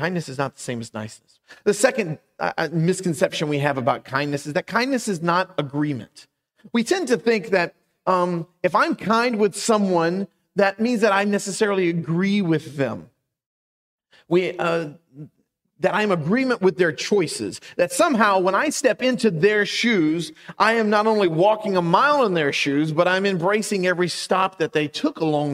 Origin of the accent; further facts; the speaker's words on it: Southern US, United States; I grew up in the South, the deep, hot South.